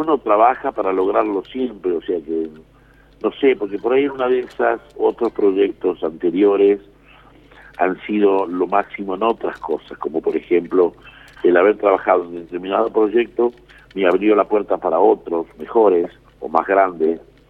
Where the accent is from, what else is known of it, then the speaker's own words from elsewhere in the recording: Salta, Argentina; yo soy salteño, así que sabrán que comparto muchas cosas con ustedes